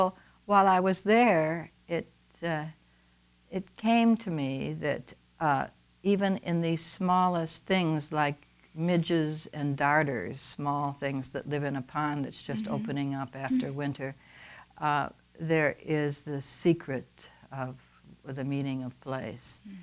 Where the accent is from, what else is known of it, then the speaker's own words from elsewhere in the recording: Michigan, United States; also born or lived in California; I was born and raised in Michigan, but because of other circumstances, I've found that I've had to live in other places in this country. I spent 13 years teaching and living in California